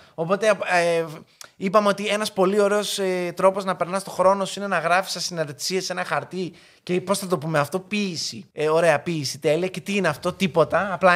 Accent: Greece; Εγώ λοιπόν, σαν Έλληνας που αντιλαμβάνομαι τα ελληνικά.

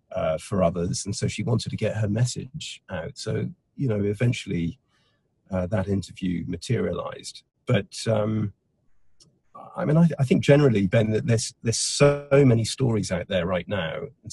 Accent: Wales, United Kingdom; I'm from Wales, I live in Wales

